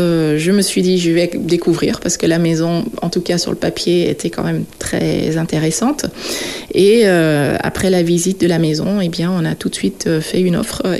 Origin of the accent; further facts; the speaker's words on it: Netherlands; pour l'instant, c'est encore assez différent que ce qui se passe dans mon pays d'origine. Hein. Aux Pays-Bas, on boit le thé à n'importe quelle heure